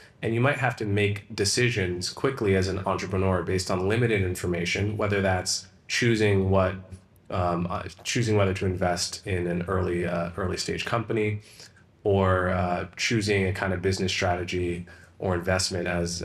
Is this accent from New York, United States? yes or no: no; New Jersey, United States; Cowen, I think he was state chess championship of my home state, New Jersey, at 15.